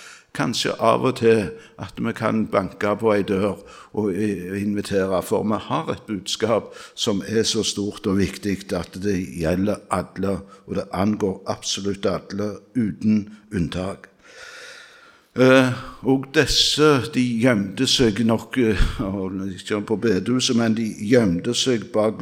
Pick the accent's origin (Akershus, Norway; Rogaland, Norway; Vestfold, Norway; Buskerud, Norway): Rogaland, Norway; Randaberg; hjemme på Randaberg i min ungdom.